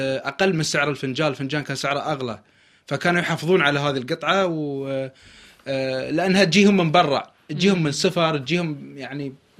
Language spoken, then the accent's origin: Arabic; Qatar; المجلس عندنا في قطر من القديم الى حتى الان هو مركز الاجتماعي الاساسي.